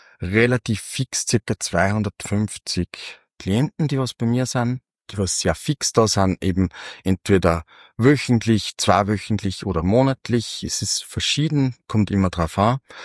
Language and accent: German; Micheldorf, Upper Austria, Austria; Ich komme aus Micheldorf